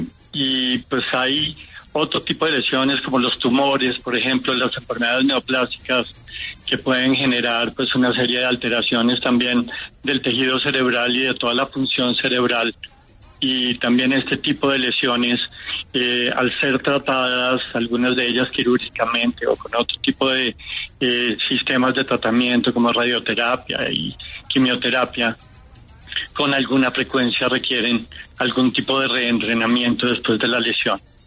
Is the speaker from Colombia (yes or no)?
yes; Colombia; Yo soy colombiano